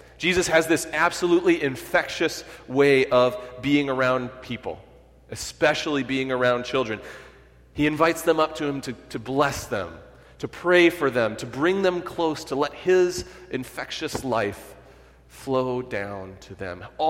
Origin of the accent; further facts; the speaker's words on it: Minneapolis, Minnesota, United States; And when I was back home last year for worship in Minneapolis, in my hometown